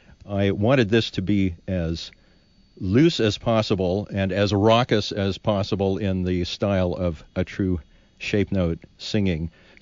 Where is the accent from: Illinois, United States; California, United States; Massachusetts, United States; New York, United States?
California, United States; Berkeley; I suppose I should say … from Berkeley